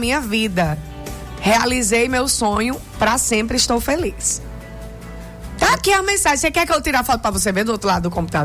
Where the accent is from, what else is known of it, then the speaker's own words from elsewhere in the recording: Jucurutu, Rio Grande do Norte, Brazil; E eu sou de Jucurutu!